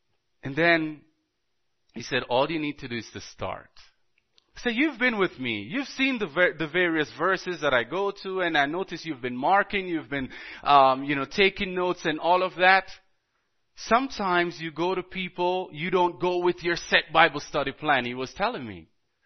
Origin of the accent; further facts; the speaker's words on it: Jamaica; also born or lived in Dominican Republic; I grew up in Jamaica. I remember lamps.